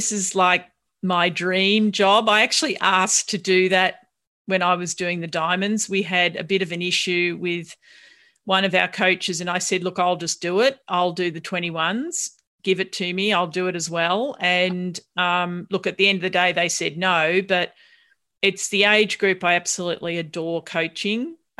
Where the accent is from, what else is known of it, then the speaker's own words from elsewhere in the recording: Victoria, Australia; It's something I've learnt about a lot in my own state of Victoria.